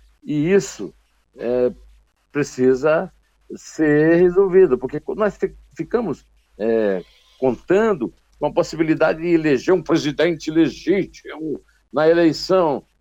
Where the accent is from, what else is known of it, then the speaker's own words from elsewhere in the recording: Uiraúna, Paraíba, Brazil; eu sou de Uiraúna, no sertão da Paraíba, quase Ceará